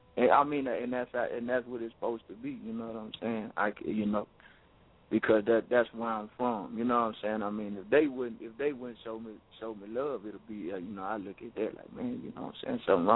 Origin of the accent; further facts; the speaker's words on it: Mansfield, Louisiana, United States; moved away as an adult; also born or lived in Tyler; Well, see, I'm born and raised in Mansfield, Louisiana. That's where I grew up at, you know what I'm saying? At 18, I moved to Tyler Tech.